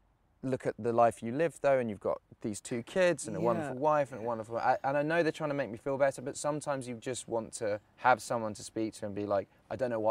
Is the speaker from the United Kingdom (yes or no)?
yes; England, United Kingdom; probably the answer is growing up in England